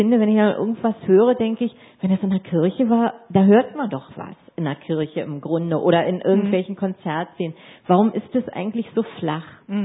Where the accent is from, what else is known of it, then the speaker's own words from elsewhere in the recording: Berlin, Germany; Also ich muss sagen, ich bin auch Berlinerin